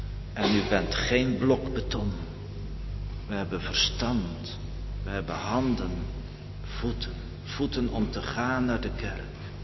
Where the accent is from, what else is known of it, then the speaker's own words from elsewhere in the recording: North Holland, Netherlands; Ik ben er ook niet mee opgevoed, ik kom uit de buurt van Amsterdam en daar vertelden mijn ouders dat niet en we gingen niet naar de kerk.